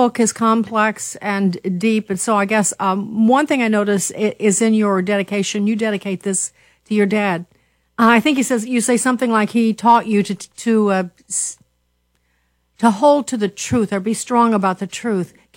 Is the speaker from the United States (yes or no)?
yes; Wheaton, Illinois, United States; I'm from Wheaton, Megan, and my son went to Wheaton